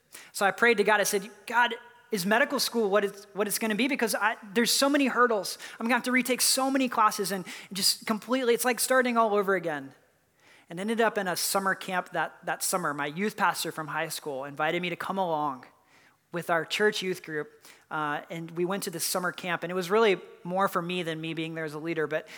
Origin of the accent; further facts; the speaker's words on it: North Carolina, United States; moved away as an adult; I grew up in North Carolina, a very conservative family, and I decided to go about 1,000 miles away to college.